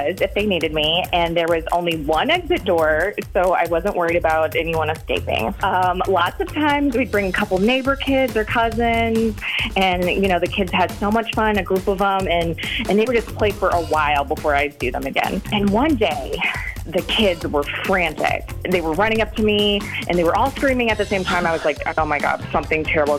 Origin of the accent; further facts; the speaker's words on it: Waunakee, Wisconsin, United States; I'm from Wanakee.